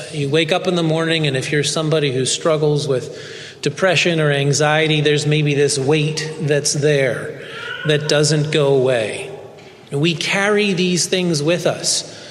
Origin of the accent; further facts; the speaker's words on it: Chambersburg, Pennsylvania, United States; also born or lived in Lancaster; I'm from Lancaster, Pennsylvania. I grew up in Chambersburg in a Old Order River Brethren community.